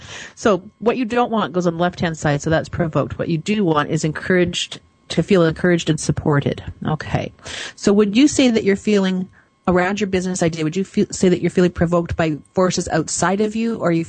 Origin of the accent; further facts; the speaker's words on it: Canada; because I'm not all that up on my short forms of the different states, you know, being Canadian.